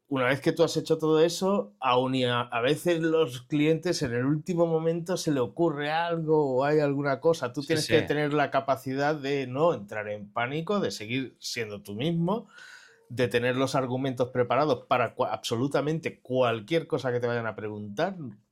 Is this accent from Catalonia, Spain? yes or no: yes; Catalonia, Spain; mirar, como buen catalán, mirar qué forma es la más factible de poder pagar sin comisiones